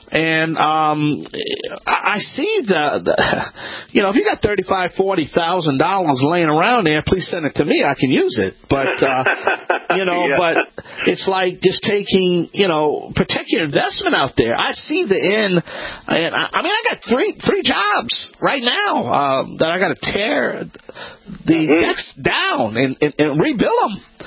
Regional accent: Louisiana, United States; I'm the Cajun man.

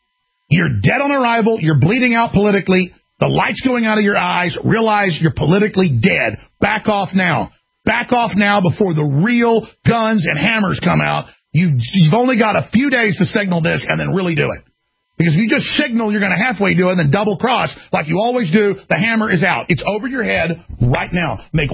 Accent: United States; We never turned our back on America. I come from America. I didn't realize I just grew up out of what was left of it. I thought everybody was like this.

